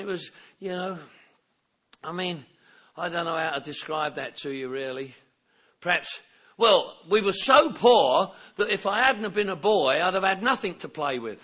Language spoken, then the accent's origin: English; London, United Kingdom; Lady listening, I'm from Northwest London.